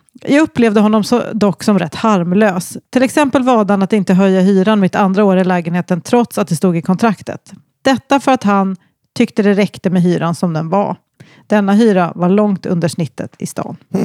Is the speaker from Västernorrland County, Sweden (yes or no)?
yes; Örnsköldsvik, Västernorrland County, Sweden; Jag kommer från Örnsköldsvik